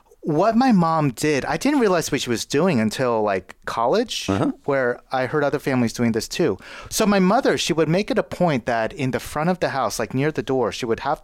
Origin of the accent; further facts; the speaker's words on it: Philippines; there's always a reception afterwards because you know we're Filipino.